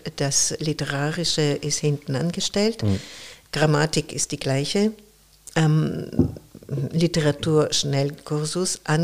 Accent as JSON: {"language": "German", "town": "Paris", "region": "Île-de-France", "country": "France", "tie": "born or raised there", "also_born_or_lived": "United States", "second_language": "German", "moved": "as an adult", "lives_now": "Hamburg, Germany", "said": "Ich bin aber in Paris aufgewachsen, beziehungsweise in der Vorstadt, in der Südvorstadt, und bin mit 22 Jahren nach Deutschland gezogen, nach Hamburg."}